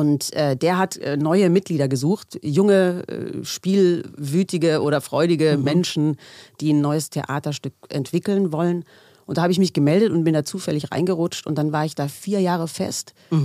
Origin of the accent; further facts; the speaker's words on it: Stuttgart, Baden-Württemberg, Germany; ich habe als Kind in Stuttgart in einer Tanzschule getanzt mit Gehörlosen zusammen.